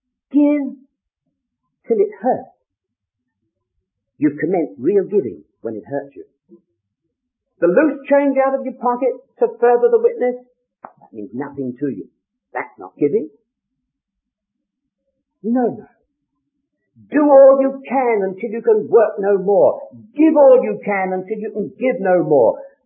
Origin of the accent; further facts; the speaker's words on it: London, United Kingdom; moved away as an adult; now in Scotland; I was a young man brought up in Wilsdon here in London. I've been in Scotland for 33 years almost, but I was born in Dulles Hill, away down there in Wilsdon, northwest London.